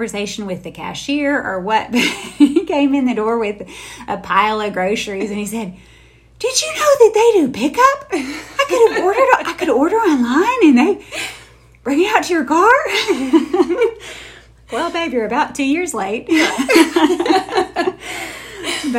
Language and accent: English; the South, United States; For me, I grew up in the South, so this feels like home.